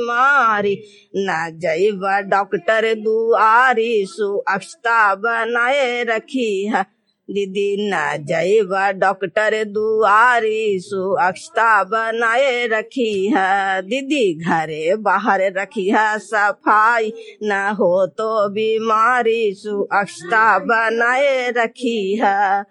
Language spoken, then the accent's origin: Hindi; Narsanda, Bihar, India; मैं चंडी ब्लॉक के नरसंडा गांव की रहने वाली हूँ।